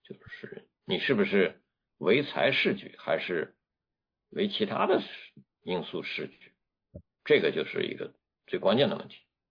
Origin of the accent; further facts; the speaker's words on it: China; moved away; 以前我们小时候在中国用到美国的东西